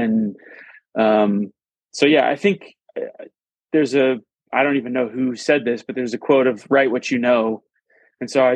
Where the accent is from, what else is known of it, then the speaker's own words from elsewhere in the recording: Rockwall, Texas, United States; I'm originally from Rockwall, Texas, which is outside of Dallas. And I actually grew up in between Heath and Forney, so super tiny little towns.